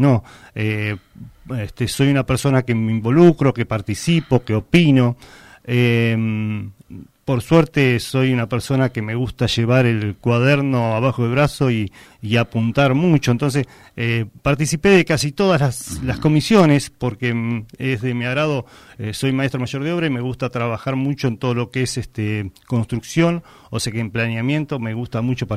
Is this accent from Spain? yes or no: no; General Madariaga, Buenos Aires Province, Argentina; born there; nacimos en Madariaga, pero mis abuelos vivieron en Pinamar en el año, vinieron a Pinamar en el año 47.